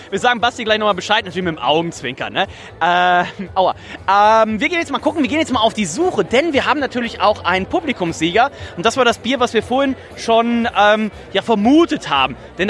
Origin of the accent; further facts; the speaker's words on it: Hamburg area, Germany; ich wollte immer schon mal brauen und ich komme aus dem Speckgürtel von Hamburg